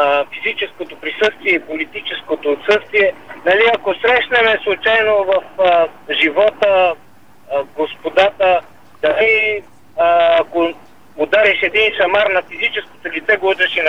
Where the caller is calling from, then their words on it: Sofia, Sofia City, Bulgaria; Здравейте, важно от София съм.